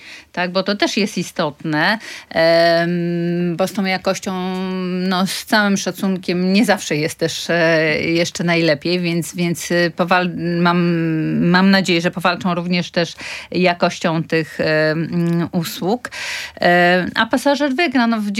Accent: Tricity, Pomeranian Voivodeship, Poland; tutaj my z Trójmiasta mamy świetne połączenia z kluczowymi miastami

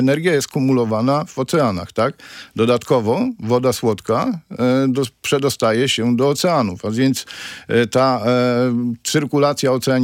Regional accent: Grudziądz, Kuyavian-Pomeranian Voivodeship, Poland; notabene w Grudziądzu, bo jestem z Grudziądza

